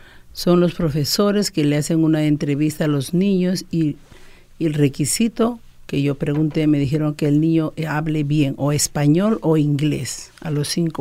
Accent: Peru; moved away; Bueno, yo soy peruana.

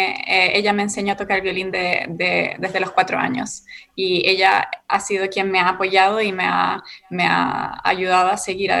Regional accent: Chile; now in New York, United States; nací y crecí en Chile, soy chilena, pero quise venir a estudiar acá en Nueva York. Mi mamá es originalmente Nueva York

